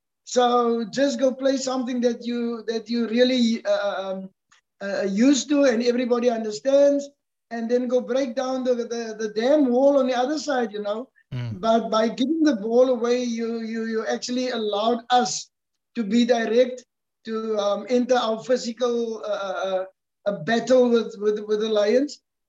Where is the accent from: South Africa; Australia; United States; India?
South Africa; But as a South African, we are really happy